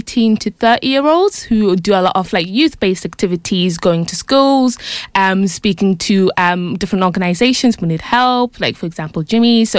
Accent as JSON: {"language": "English", "country": "Zimbabwe", "moved": "yes", "lives_now": "Cambridge, United Kingdom", "said": "No, I'm not from here. I'm originally from Zimbabwe."}